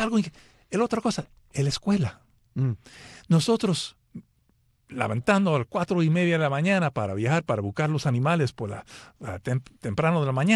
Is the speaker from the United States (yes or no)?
yes; New York, United States; cuando yo era niño, creciendo en Nueva York